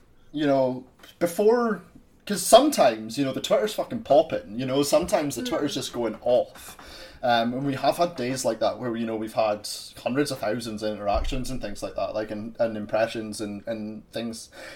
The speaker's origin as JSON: {"language": "English", "region": "Scotland", "country": "United Kingdom", "said": "So that's the only good thing about being Scottish and being stuck inside, because it is freezing here just now."}